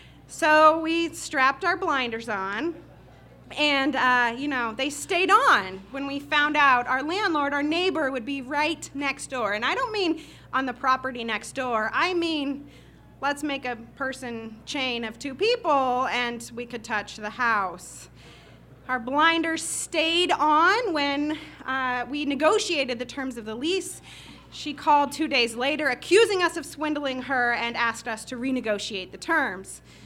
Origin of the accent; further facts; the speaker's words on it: Midwest, United States; to the Midwest, where I'm from, my hometown. My family's farm